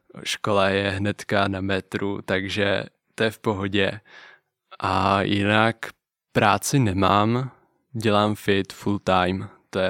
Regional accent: Jindřichův Hradec, South Bohemian Region, Czechia; Nejsem z Prahy, jsem z Jindřichova Hradce.

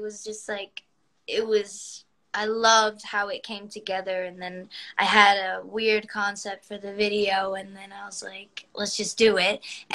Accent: California, United States; Yeah, I'm so proud that I'm from the Bay, and everybody who's from the Bay is very proud.

